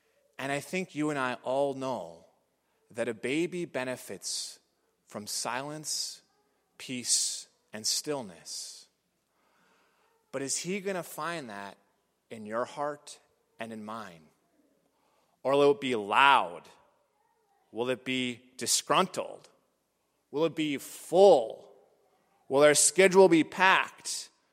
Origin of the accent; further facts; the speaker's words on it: North Dakota, United States; It's because we're from North Dakota, and we work hard to get things done.